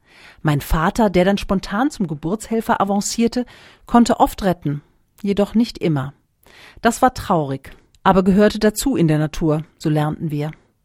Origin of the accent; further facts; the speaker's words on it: Schleswig-Holstein, Germany; In meiner Kindheit in Schleswig-Holstein gab es viele Tiere, auch eine kleine Schafherde.